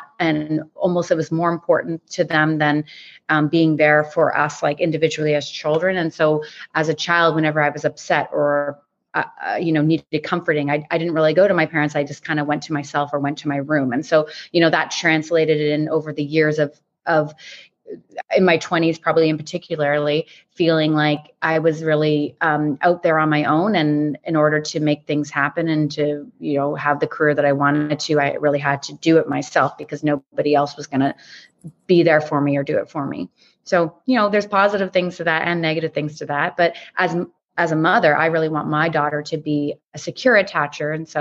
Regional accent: Halifax, Nova Scotia, Canada; also born or lived in Toronto; I was born in Halifax and raised here and did spend some time in Toronto, but came back to Nova Scotia after my daughter was born.

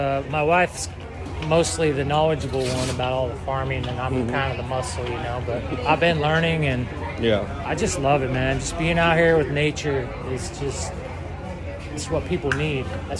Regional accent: Salt Lake City, Utah, United States; My hometown is Salt Lake City.

